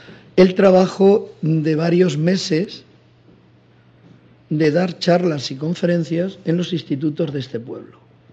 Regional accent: Spain; Porque el drama nuestro, como español, es que nuestro gobierno dentro de Europa tampoco.

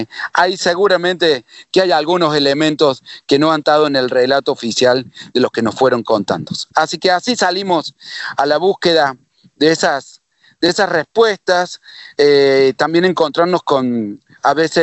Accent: Villa del Dique, Córdoba, Argentina; mi pueblo, un pueblo pequeño, Villa del Dique, de 4.000 habitantes

